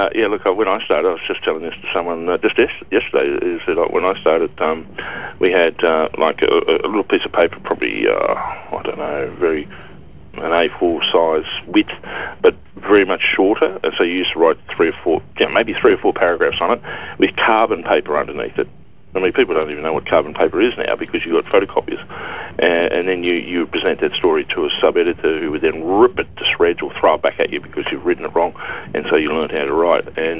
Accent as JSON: {"language": "English", "town": "Smithton", "region": "Tasmania", "country": "Australia", "tie": "born or raised there", "said": "because I grew up in Smithton, and I'm very pleased to be moving back into God's country."}